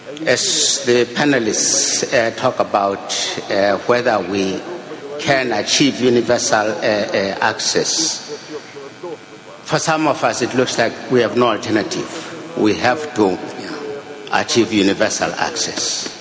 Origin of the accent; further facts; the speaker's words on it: Lesotho; I come from Lesotho.